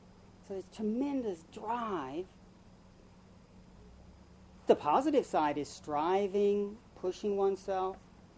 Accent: United States; my main religion growing up in America was happiness through achievement.

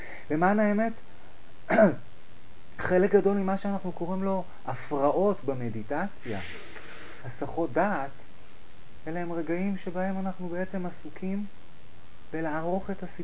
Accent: Holon, Tel Aviv District, Israel; גדלתי בחולון, הייתי בצבא.

